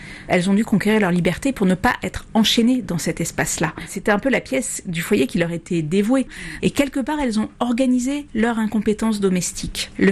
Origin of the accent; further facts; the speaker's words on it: Provence-Alpes-Côte d'Azur, France; mais j'ai eu une chance, c'est que je suis provençale.